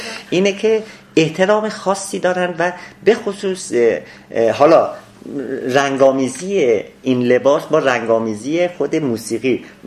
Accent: Iran; و ضمن این که اعتقاد دارم من ایرانی هستم و نمایش رو من برای مردم ایران اجرا میکنم.

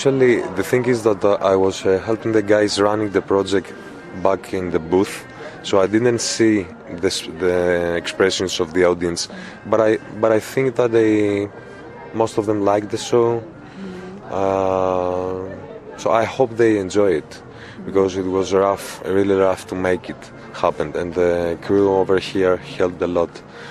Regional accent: Athens, Attica, Greece; English is a second language; I'm from Greece. I was born in Athens and I live there.

